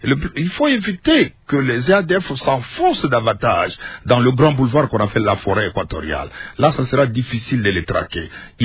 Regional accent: Mambasa, Ituri, DR Congo; moi je viens de Mambasa

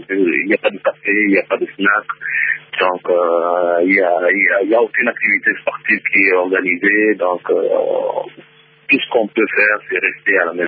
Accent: DR Congo; je suis congolais, d'ailleurs.

